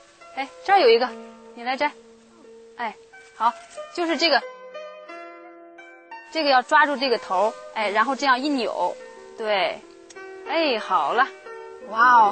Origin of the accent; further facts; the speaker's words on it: Shanxi, China; 我的家乡在中国山西